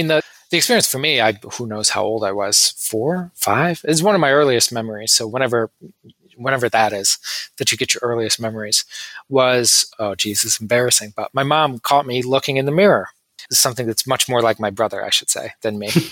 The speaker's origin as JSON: {"language": "English", "town": "Tampa", "region": "Florida", "country": "United States", "tie": "born there", "said": "No, so my mom had me in Tampa Bay, Florida, and my father had left."}